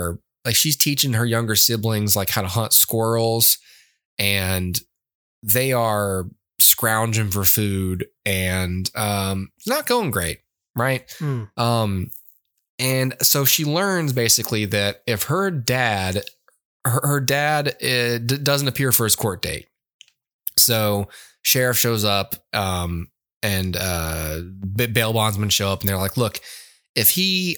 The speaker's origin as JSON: {"language": "English", "region": "Alabama", "country": "United States", "said": "but I'm from Lower Alabama, so I'm allowed to make fun of this subject."}